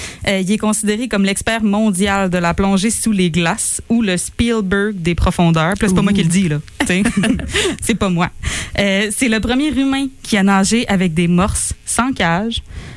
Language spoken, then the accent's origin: French; Quebec, Canada; des plans d'eau qu'on a proches de chez nous au Québec.